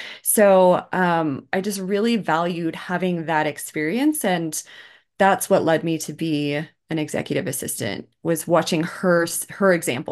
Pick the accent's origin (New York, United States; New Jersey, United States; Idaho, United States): Idaho, United States; Twin Falls; also born or lived in Boston; Yeah, so I was working as EA to the CEO of an accounting firm in Twin Falls, Idaho, which is my hometown. And I thought I could make Idaho work.